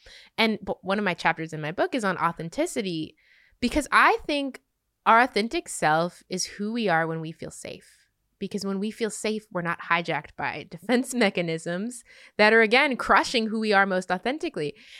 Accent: New York City, New York, United States; I grew up in New York City, so I was not used to blatant racism.

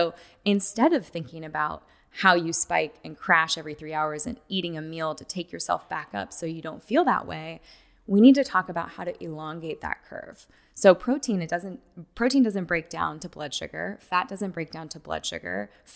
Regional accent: California, United States; I think, growing up in the 80s, growing up in Southern California, people are at the beach all the time.

